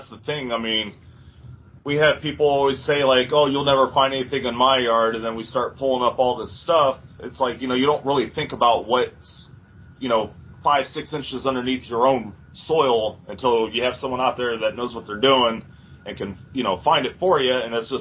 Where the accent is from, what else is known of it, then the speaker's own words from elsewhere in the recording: Cuyahoga Falls, Ohio, United States; I was born and raised in Cuyahoga Falls. So, you know, I've lived in the falls my entire life.